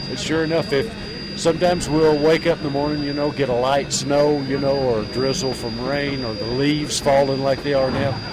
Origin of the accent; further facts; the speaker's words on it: Austin, Texas, United States; Yeah, I'm from Austin, Texas.